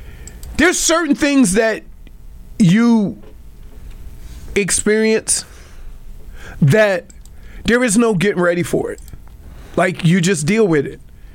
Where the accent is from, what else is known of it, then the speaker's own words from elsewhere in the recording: Louisiana, United States; also born or lived in Michigan; Dude, I'm from Louisiana.